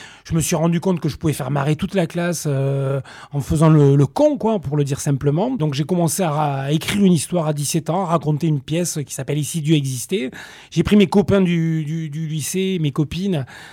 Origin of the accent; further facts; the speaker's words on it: Toulouse, Occitanie, France; Moi, j'ai grandi au Mirail.